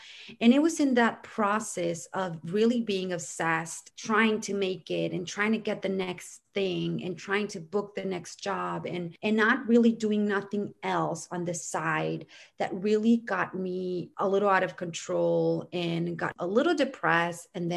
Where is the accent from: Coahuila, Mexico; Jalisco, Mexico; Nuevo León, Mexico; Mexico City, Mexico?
Jalisco, Mexico; Guadalajara; now in Los Angeles, United States; I moved in from Guadalajara, which is in Mexico, where I was born and raised. But I moved here because I wanted to pursue a career in acting. At that time, the best idea of seemed to be LA.